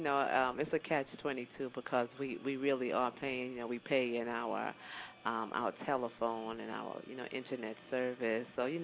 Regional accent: Jamaica; now in New York, United States; No. I'm originally from Jamaica, but by way of New York now, I've been here for, you know, many years.

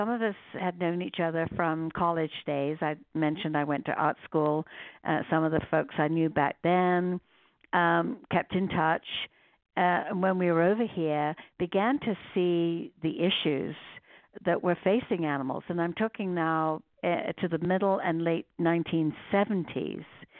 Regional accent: Guildford, South East England, United Kingdom; moved away as an adult; now in United States; Yes, I was born in a place called Guildford, which is about 30 miles southwest of London in England, and went to school there, went to art school there. I came to this country here in the U.S. in 1971

